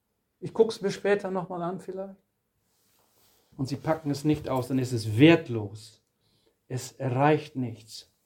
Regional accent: Rhede, Lower Saxony, Germany; Rhede, so heißt die Ortschaft, wo ich herkomme, im Emsland

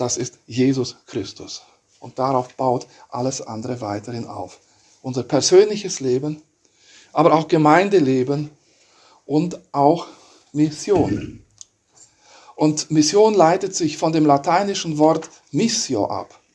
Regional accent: Romania; ich bin in Rumänien im Kommunismus aufgewachsen

